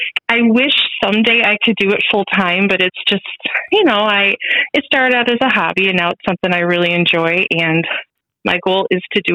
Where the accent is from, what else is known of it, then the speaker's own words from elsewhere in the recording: Chesterfield, Michigan, United States; I'm from Chesterfield, Michigan. I'm about 20 miles north of Detroit, so I'm considered in the suburbs of Detroit.